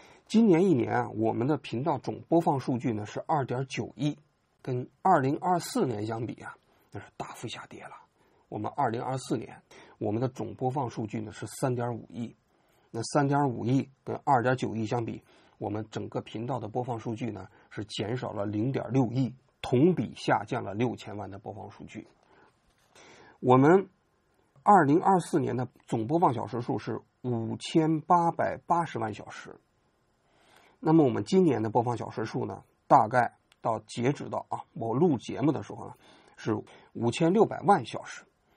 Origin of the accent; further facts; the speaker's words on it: China; 从我们中国人角度来讲